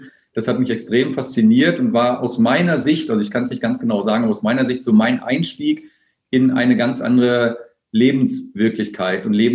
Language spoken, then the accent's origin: German; Hanover, Lower Saxony, Germany; born there; accent: standard High German; Also geboren bin ich im Jahr 1972, im Sommer, im August, in Hannover. Deswegen habe ich auch keinen Dialekt, sondern spreche das reinste Hochdeutsch.